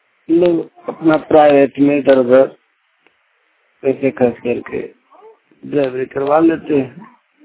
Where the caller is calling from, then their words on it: Jharkhand, India; झारखंड से बोल रहा हूँ।